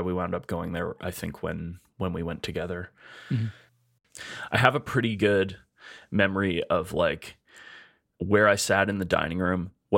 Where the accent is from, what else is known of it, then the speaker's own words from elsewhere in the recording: Canada; I'm a chef from Canada.